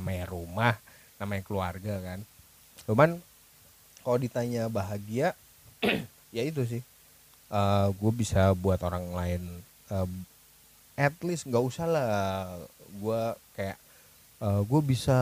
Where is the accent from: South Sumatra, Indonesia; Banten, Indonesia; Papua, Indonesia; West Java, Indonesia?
Banten, Indonesia; Tangerang; Ya memang gue berdarah Jogja tapi gue udah besar di Tangerang.